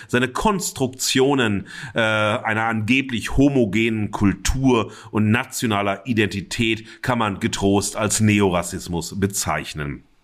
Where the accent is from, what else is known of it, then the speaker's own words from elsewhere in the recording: West Germany, Germany; Und ich bin Westdeutscher, ich bin willig geboren.